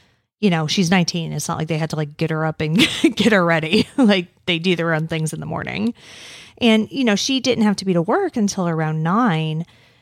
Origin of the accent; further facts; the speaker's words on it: United States; I don't know what Celsius would be because I'm American and we don't know things.